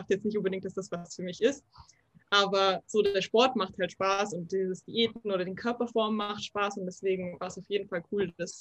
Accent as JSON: {"language": "German", "town": "Munich", "region": "Bavaria", "country": "Germany", "said": "ich komme aus München"}